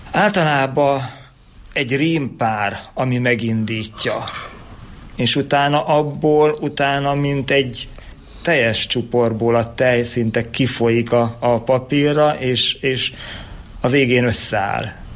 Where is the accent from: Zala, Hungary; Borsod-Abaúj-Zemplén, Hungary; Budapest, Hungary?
Borsod-Abaúj-Zemplén, Hungary; Mezőkövesd; Itt cseperedtem fel, itt jártam iskolába, minden ide köt. Még a szüleim is élnek, és ők is itt laknak Kövesden.